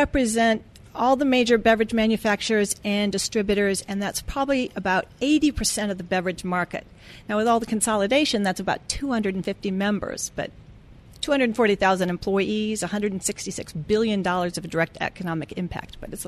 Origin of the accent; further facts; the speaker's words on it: Iowa, United States; There's a Coke bottler in my home state of Iowa